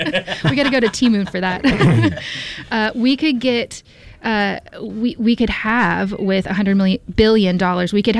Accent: Houston, Texas, United States; I went to NASA, the Johnson Space Center, when I was in Houston. I'm from Houston.

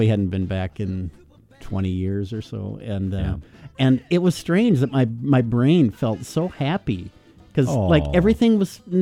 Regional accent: Owatonna, Minnesota, United States; I hadn't been home in back to my hometown in ages.

